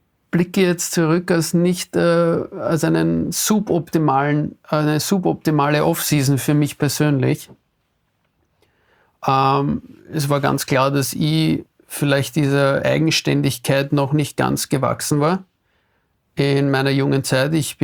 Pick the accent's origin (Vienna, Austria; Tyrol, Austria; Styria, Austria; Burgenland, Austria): Vienna, Austria; ich war ja da in Wien aufzuwachsen, das war für mich immer selbstverständlich. Und nachher dann so in ein ländliches Umfeld zu ziehen, wie nach Feldkirch, war natürlich irgendwo ein Kulturschock.